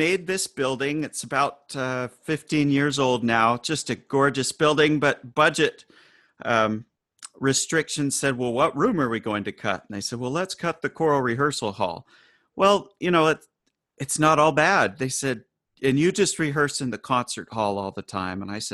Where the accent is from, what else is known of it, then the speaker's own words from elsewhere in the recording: Utah, United States; So, I am from Utah, and right now I live back in Utah, but I've traveled all over the country